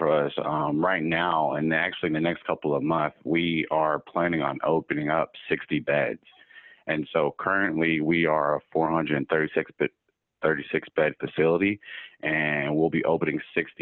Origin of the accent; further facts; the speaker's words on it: Nashville, Tennessee, United States; Yeah, so I am from Nashville, Tennessee. And growing up there, I was a big fan of the University of Tennessee.